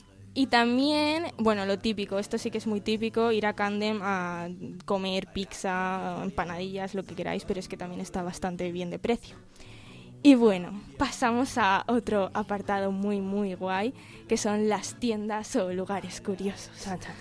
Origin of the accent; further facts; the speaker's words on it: Spain; yo soy muy de España, porque como en mi casa, en ningún sitio he comido